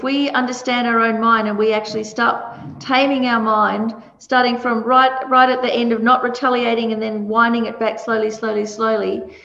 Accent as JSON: {"language": "English", "town": "Melbourne", "region": "Victoria", "country": "Australia", "tie": "born or raised there", "lives_now": "Brisbane, Australia", "said": "So when I first moved to Brisbane from Melbourne, I grew up in Melbourne, cold, cold, cold. Moved to Brisbane my first summer."}